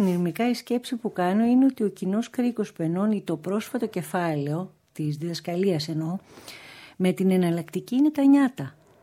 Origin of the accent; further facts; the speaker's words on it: Greece; ως Έλληνες δηλώνουμε λίγο άσχετοι ή δεν γνωρίζουμε ορισμένα πρόσωπα